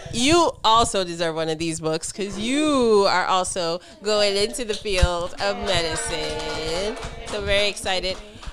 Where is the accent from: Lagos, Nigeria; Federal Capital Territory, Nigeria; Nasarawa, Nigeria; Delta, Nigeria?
Delta, Nigeria; I'm from a very patriarchal culture. I'm from a very small tribe in Nigeria. I'm Urhobo. So I'm from Delta State.